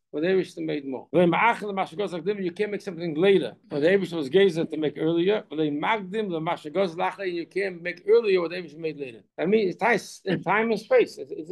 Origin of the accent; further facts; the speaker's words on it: United States; born there; so I was born in America, but since I could get an Israeli passport, I'm not really a single citizen. I'm a dual citizen